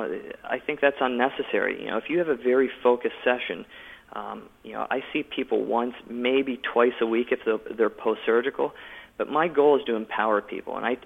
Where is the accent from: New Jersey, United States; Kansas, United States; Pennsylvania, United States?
Pennsylvania, United States; Pittsburgh; We're both from Pittsburgh, so yeah, I'm sure it'll happen.